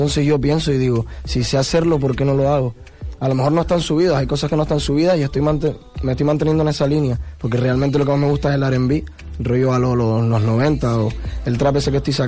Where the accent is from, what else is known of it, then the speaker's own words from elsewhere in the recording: Tenerife, Canary Islands, Spain; porque yo soy de Tenerife, aunque somos canarias, yo soy de Tenerife